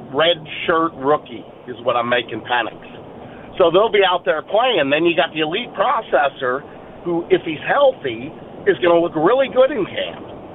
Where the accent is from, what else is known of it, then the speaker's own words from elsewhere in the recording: Chicago, Illinois, United States; moved away; I'm from Chicago, but I came here in 79